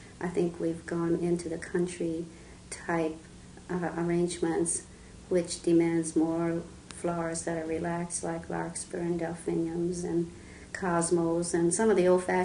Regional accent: Los Angeles, California, United States; Right there on Los Feliz. We were raised there, right on the same property that we were growing flowers.

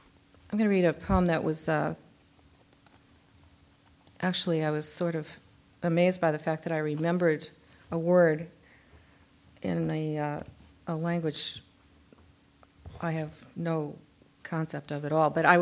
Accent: St. Paul, Minnesota, United States; born there; I was born in St. Paul, Minnesota, and if you know about the Twin Cities there, the Mississippi River flows between.

